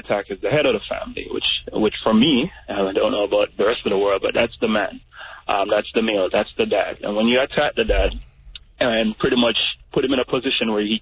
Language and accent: English; Jamaica; now in United States; and when I say community, I'm not just saying locally here in South Florida. Being Jamaican, you see the same thing happening in low-income communities.